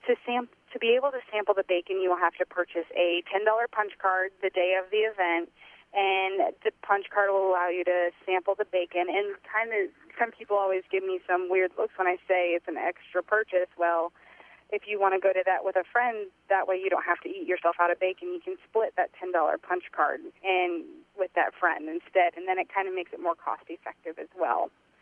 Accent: Nebraska, United States; I'm actually from Northeast Nebraska, and I am more cattle-oriented. I grew up in town, but going to Iowa State, of course you have to love pork.

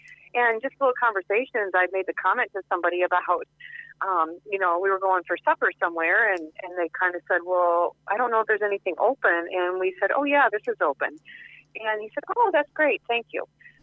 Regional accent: Mason City, Iowa, United States; Mason City area, north central Iowa is where I live. That's my hometown.

